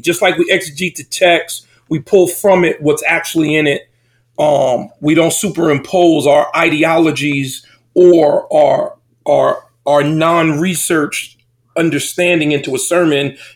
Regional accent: Paterson, New Jersey, United States; also born or lived in Camden; And for me, I grew up in Paterson, New Jersey, and Camden, New Jersey. That's the urban poor, primarily African-American and Latino communities.

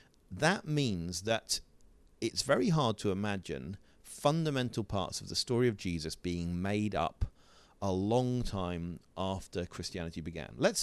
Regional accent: United Kingdom; So I'm from Britain, but in Britain, I could go to Manchester or I could go to Oxford

